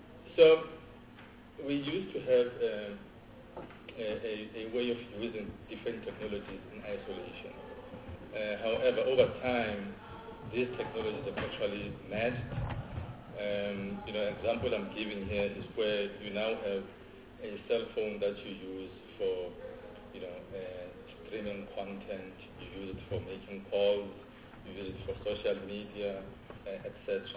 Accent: Gauteng, South Africa; I'm originally from the East Rand of Gauteng. I've gone to school all sorts of places.

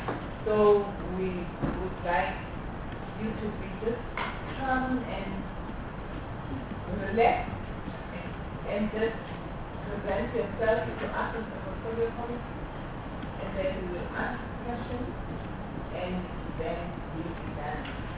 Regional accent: Eastern Cape, South Africa; English is a second language; I'm from the Eastern Cape. My mother's family is in Kosovo. In the Eastern Cape, I come from a single village.

